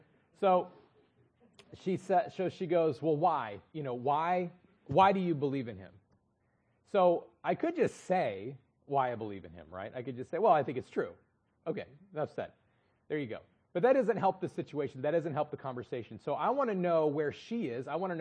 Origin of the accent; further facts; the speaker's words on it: North Carolina, United States; And we said, we're from North Carolina.